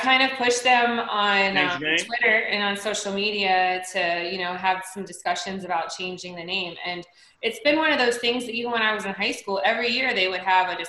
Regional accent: Cincinnati, Ohio, United States; moved away as an adult; I was born in Cincinnati, Ohio.

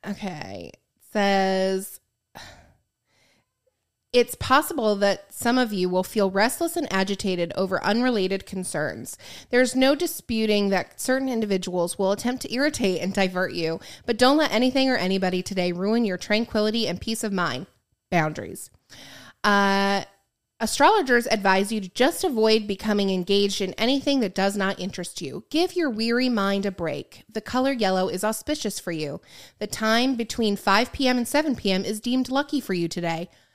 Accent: United States; Yeah, I'm Native American. I'm from the Slapaho tribe.

